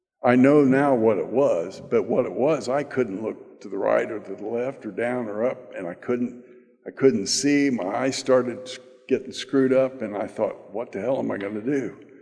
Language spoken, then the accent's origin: English; Dayton, Ohio, United States; also born or lived in Detroit, United States; I grew up in Dayton, Ohio, and I came back to Dayton and finished my associate degree and got a job, and we went to Toledo, Ohio, and then on to Detroit, Michigan.